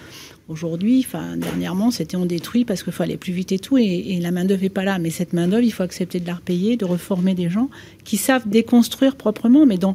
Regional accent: Centre-Val de Loire, France; moi, je suis de la Sologne.

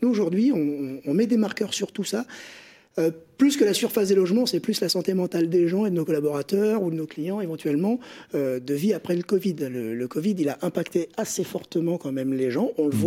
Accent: Paris, Île-de-France, France; moi je suis parisien

